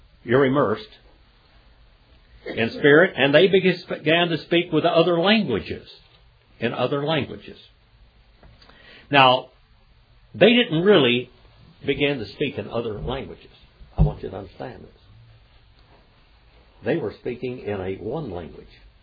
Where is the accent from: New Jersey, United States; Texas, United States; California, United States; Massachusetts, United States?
California, United States; Where are you from? I said, I'm from California. Wow, you got an accent.